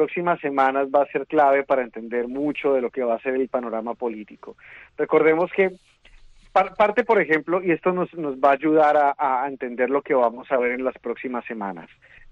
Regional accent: Bogotá, Bogotá D.C., Colombia; Yo nací en Bogotá. Yo crecí en Bogotá. La playa más cercana a Bogotá queda como a 20 horas manejando.

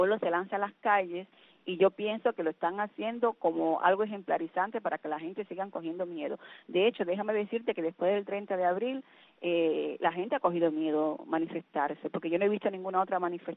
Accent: Cuba; nosotros somos el pueblo cubano

